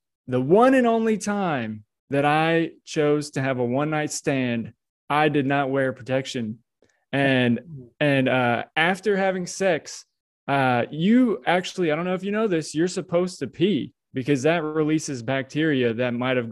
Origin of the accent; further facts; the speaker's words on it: Tampa, Florida, United States; I'm actually born and raised from Tampa, Florida.